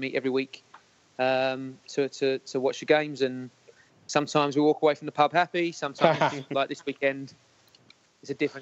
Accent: Dagenham, London, United Kingdom; moved away as an adult; now in Chicago, United States; So I grew up in Dagenham, which is in East London, yep. Hence why I'm a West Ham fan. My wife and I moved to Chicago about 5.5 years ago

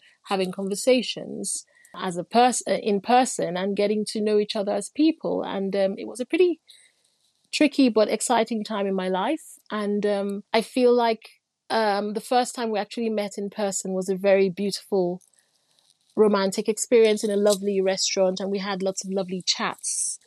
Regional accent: Nigeria; I grew up in Nigeria, but in the city, and everything was very city life in Nigeria.

